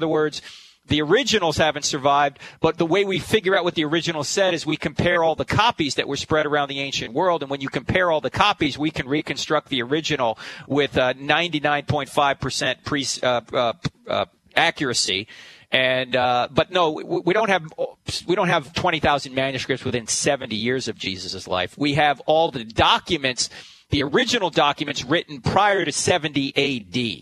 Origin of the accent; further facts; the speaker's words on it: New Jersey, United States; You know, I grew up with that station. I grew up in New Jersey. Can you tell?